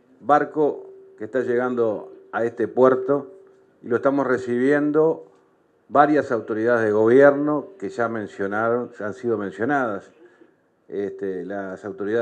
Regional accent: Uruguay

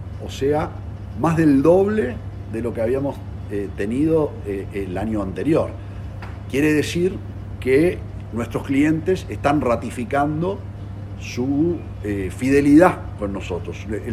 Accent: Uruguay; como uruguayos y consumidores lo estamos viendo

